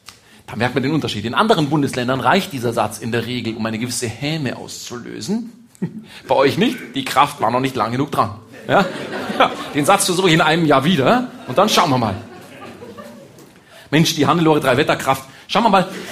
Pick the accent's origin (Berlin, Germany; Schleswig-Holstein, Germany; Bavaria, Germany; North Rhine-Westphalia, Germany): Bavaria, Germany; Ich komme ja aus Bayern.